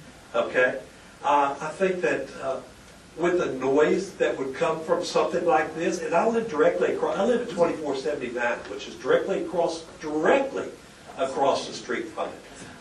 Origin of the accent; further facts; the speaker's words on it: South Carolina, United States; I came from South Carolina. I came from a metropolitan area in South Carolina to a rural area in Brown County.